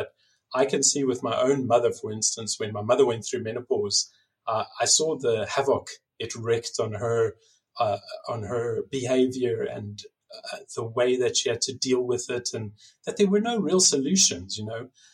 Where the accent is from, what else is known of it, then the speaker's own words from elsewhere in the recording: South Africa; moved away as an adult; now in Switzerland; I moved over from South Africa. I'm originally South African. I moved over to Switzerland about 6 years ago now